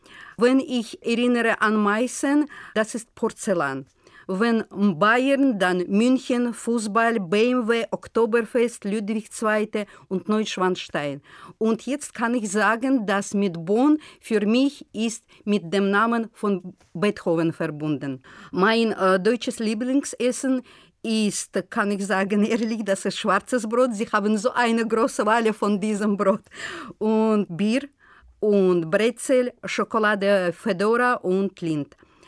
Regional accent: Azerbaijan; German is a second language; Ich komme aus Aserbaidschan und bei uns sind sehr viele höfliche Menschen.

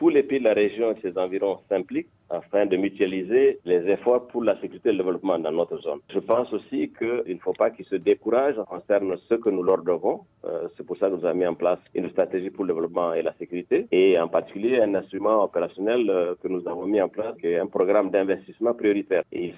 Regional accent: Niger; moi, en tant que Nigérien, je souhaitais réellement que une génération plus jeune prenne la relève

